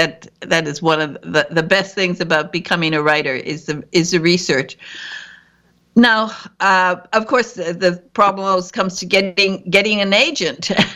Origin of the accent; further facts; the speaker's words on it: Michigan, United States; I come from Northern Michigan, my father was a lumberman.